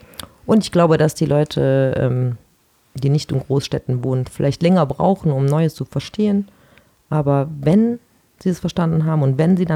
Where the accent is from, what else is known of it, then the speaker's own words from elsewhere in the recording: Mönchengladbach, North Rhine-Westphalia, Germany; Ich komme aus Mönchengladbach.